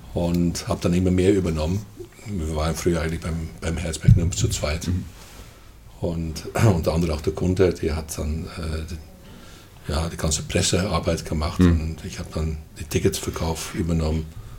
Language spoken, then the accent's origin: German; Netherlands; German is a second language; moved away as an adult; now in Germany; Ja, ich komme aus den Niederlanden. Ja, oder lieber gesagt Holland, weil ich komme tatsächlich aus Holland und ich bin irgendwo in, glaube so Mitte 1975 oder 78 bin ich nach Deutschland gekommen